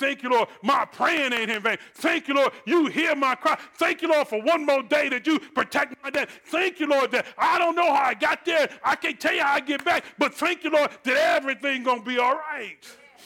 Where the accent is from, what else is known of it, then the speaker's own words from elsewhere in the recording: Detroit, Michigan, United States; I didn't just go to Detroit. He sent me there. I'm from there. I love where I'm from